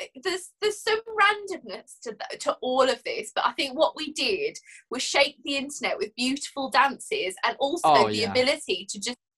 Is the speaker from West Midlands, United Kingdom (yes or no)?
yes; Sutton Coldfield, West Midlands, United Kingdom; now in Milton Keynes, United Kingdom; I'm from Birmingham. I'm from the Midlands. Wow. But North Birmingham, somewhere called Sutton Coldfield. That's where I grew up. But now I live in Milton Keynes